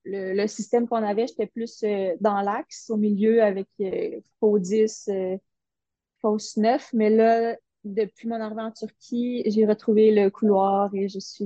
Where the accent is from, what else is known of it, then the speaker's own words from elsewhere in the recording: Quebec City, Quebec, Canada; Puis sinon, là, je viens de Québec.